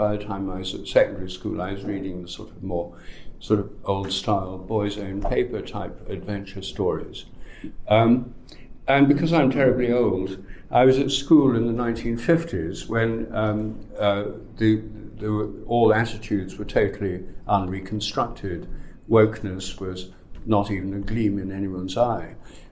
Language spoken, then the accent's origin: English; England, United Kingdom; I'm English and my ancestors were probably hunter-gatherers about 3,000 years ago.